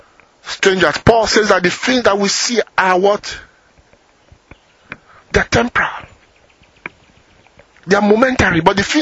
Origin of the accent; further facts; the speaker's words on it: England, United Kingdom; See, it's not French, it's not white, I am English.